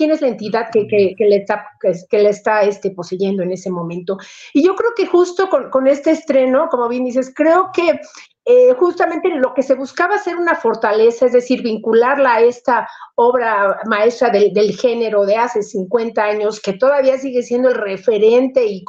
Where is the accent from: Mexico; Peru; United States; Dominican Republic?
Mexico; nuestra experiencia como espectadores mexicanos